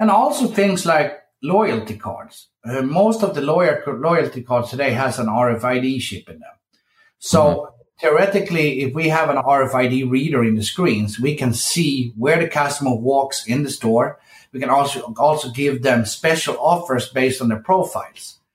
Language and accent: English; Sweden; English is a second language; I grew up in Sweden.